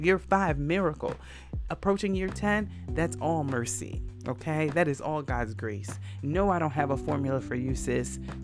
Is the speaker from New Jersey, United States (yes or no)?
yes; Jersey City, New Jersey, United States; because I grew up in Jersey City, and I felt like the aspiration was, oh, you should move out, right, and move on up.